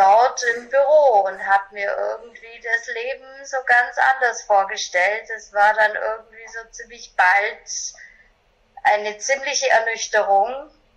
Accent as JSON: {"language": "German", "region": "Bavaria", "country": "Germany", "tie": "born there", "said": "ich bin 1982 in einem kleinen Dorf in Bayern geboren und habe eben so ganz normale Laufbahn gemacht"}